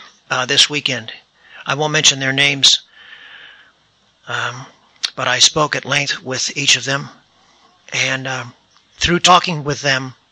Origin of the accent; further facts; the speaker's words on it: Pacifica, California, United States; I'm a sexaholic from Pacifica, California.